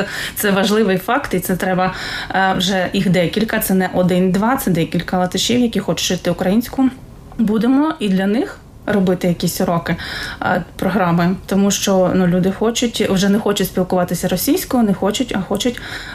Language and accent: Ukrainian; Starobilsk, Luhansk Oblast, Ukraine; Ну, я ж зі Старобільська, він зі Старобільська, мій земляк